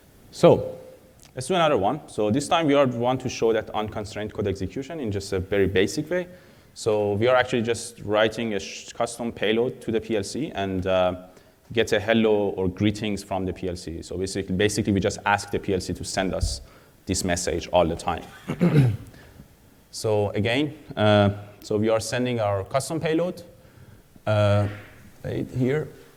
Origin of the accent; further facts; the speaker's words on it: Iran; English is a second language; I'm from Iran, by the way.